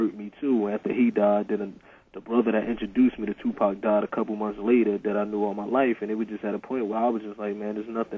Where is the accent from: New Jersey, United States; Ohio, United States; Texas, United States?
New Jersey, United States; And growing up, I was raised in New Jersey, and my parents was Muslim